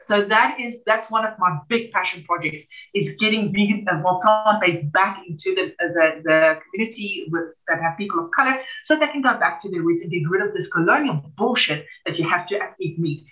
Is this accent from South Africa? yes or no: yes; South Africa; I come from South Africa, where there's a huge disparity between wealth and poverty